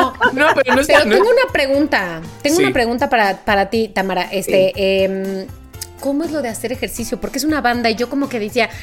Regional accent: Mexico; yo como mexicana

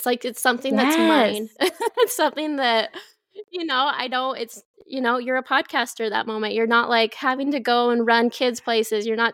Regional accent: Salt Lake City, Utah, United States; also born or lived in Boise, Idaho; I grew up in Salt Lake. Like I said earlier, my dad lived in Hawaii, so I spent my summers in there with him. And then we moved away for 6 years to Boise, Idaho, and we've been back here for 10 years now.

